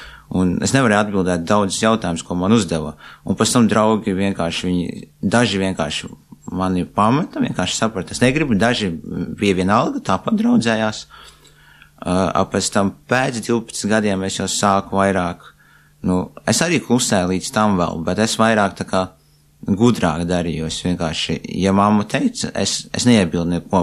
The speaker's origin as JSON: {"language": "Latvian", "town": "Aizkraukle", "region": "Aizkraukle Municipality", "country": "Latvia", "tie": "born or raised there", "said": "Piedzimu es Aizkrauklē. Tas ir, tur arī pat dzīvojām."}